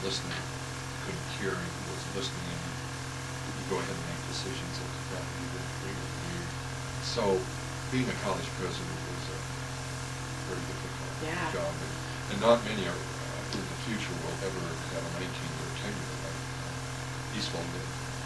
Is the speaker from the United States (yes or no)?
yes; Washington, United States; also born or lived in North Dakota; I was born in Jamestown, or in Linton.